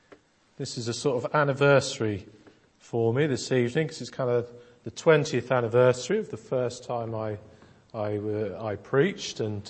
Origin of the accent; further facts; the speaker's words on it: East of England, United Kingdom; the kind of the church I grew up in over in Essex